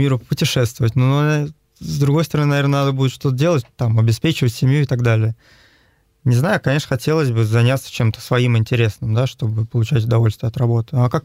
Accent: Saint Petersburg, Russia; Да, я родом из Питера.

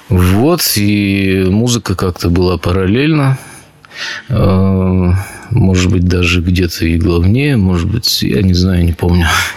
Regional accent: Perm, Perm Krai, Russia; born there; Я родился в Перми, Коноваловские пашни, Садовый теперь.

